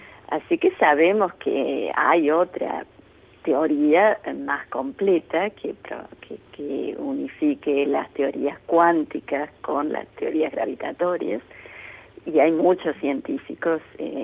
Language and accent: Spanish; Córdoba, Argentina; moved away as an adult; now in United States; Sí, nací, crecí en Córdoba, fui a la Universidad de Córdoba antes de mudarme a Estados Unidos.